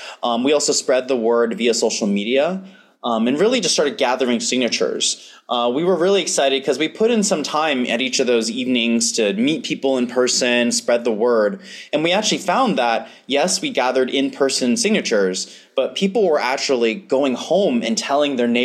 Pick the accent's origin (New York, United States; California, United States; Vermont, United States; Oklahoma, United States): California, United States; I'm a Fullerton resident, and I grew up in Orange County.